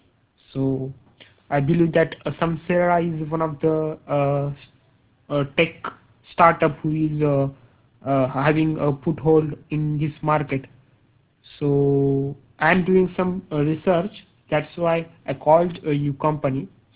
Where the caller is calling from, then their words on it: India; I'm calling from India.